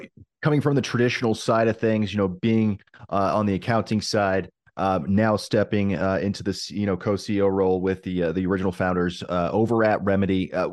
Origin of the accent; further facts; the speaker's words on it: California, United States; being a Californian, the California Cannabis Commission